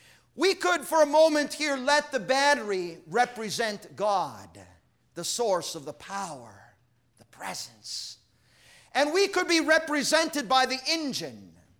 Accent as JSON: {"language": "English", "town": "Wakefield", "region": "Michigan", "country": "United States", "said": "I'm from Wakefield, Michigan, in the Upper Peninsula of Michigan. Nobody farms up there. Too far up north, too cold, the winters are too long."}